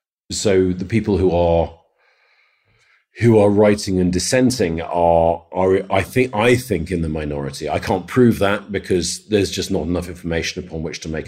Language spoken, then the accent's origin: English; Jamaica; I mean, in Jamaica, I'm half Jamaican, my mother's from Montego Bay.